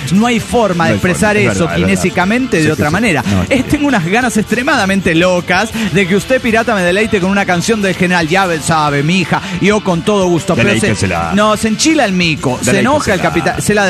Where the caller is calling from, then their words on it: Morelia, Michoacán, Mexico; de Morelia, Michoacán, México.